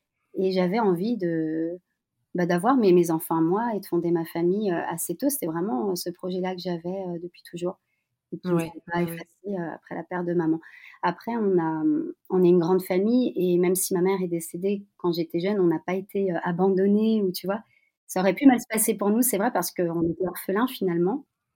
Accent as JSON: {"language": "French", "country": "France", "tie": "born there", "said": "je suis née en France"}